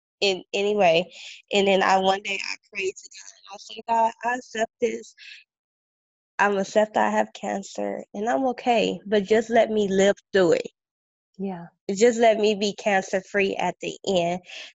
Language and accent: English; United States; I did feel something different, me being African American and a black woman going through this.